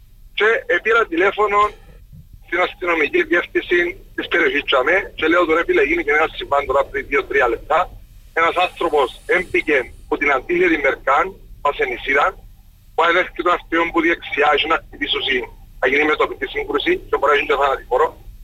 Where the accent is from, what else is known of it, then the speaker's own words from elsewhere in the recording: Nicosia, Nicosia District, Cyprus; είμαι από τη Λευκοσία